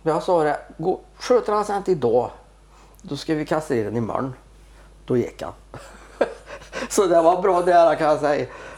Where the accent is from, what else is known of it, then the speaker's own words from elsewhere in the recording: Värmland, Sweden; jag är för mycket värmlänning och jag rör inte på mig, jag trivs så bra det jag är. Och har varit så många år så att jag blir kvar här nu.